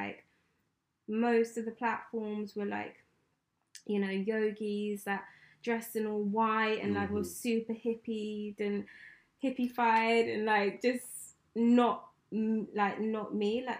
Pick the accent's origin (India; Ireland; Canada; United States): Ireland; born there; accent: English; So they think I'm actually, well, born in Ireland, but my accent is English.